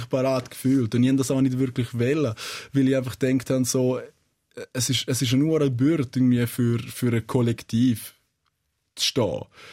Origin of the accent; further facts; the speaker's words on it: Switzerland; Also, die Schweiz ist meine Heimat. Ich fühle mich da unglaublich wohl.